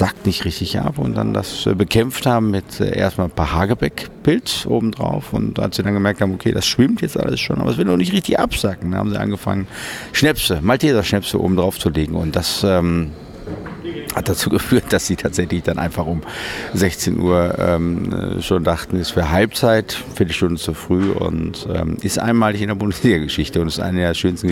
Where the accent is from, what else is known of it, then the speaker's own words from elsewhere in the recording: Bochum, North Rhine-Westphalia, Germany; ich bin in Bochum geboren und bin dann damit aufgewachsen.